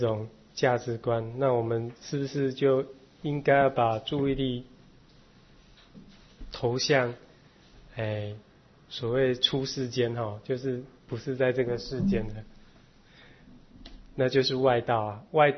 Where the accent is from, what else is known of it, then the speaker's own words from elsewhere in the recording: China; 尤其是我们中国人哈，祭祀是我们中华民族啦，可以说五千年来的传统